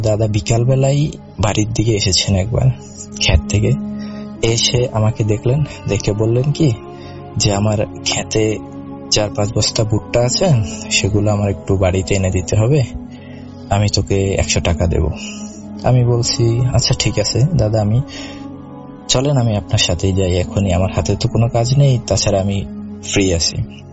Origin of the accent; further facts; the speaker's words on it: Shahrasti, Chittagong Division, Bangladesh; now in India; আমার দেশের বাড়ি হচ্ছে বাংলাদেশের চাঁদপুর জেলার শাহরাস্তি থানার কোনো এক গ্রামে। আমি গ্রামের নামটা না নাই বলছি। এখন বর্তমানে আমি থাকি ইন্ডিয়ায়।